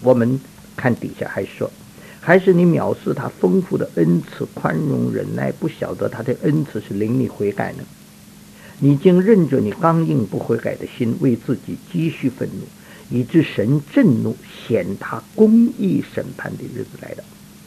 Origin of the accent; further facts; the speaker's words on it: China; 我们中国人说虎毒不吃子